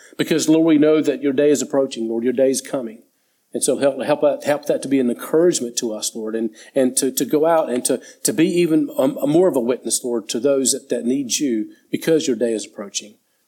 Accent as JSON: {"language": "English", "country": "United States", "tie": "born or raised there", "moved": "yes", "lives_now": "Australia", "said": "But growing up in the States, baseball was actually a part of my life. I played baseball for 7 years and I really enjoyed it."}